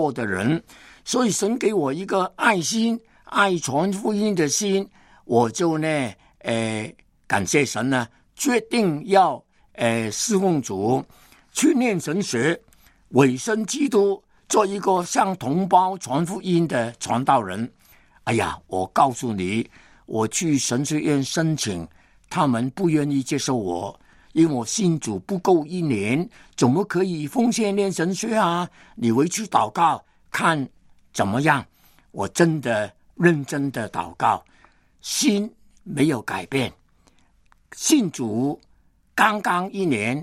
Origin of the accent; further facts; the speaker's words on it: Hong Kong; also born or lived in Guiyang; 我在香港出生，年小的时间非常非常年幼，曾经逃难去到中国最穷苦的地方，贵州的贵阳，那里住了一段的时间，可以说是某些程度上面失学，没有念好好的念书。那么我是在香港出生的